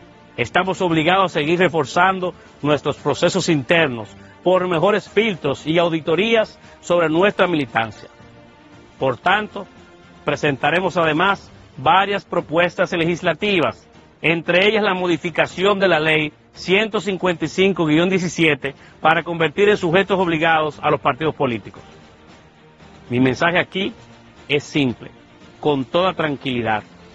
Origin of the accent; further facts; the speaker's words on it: Dominican Republic; como dominicano, como servidor público, como presidente de un partido político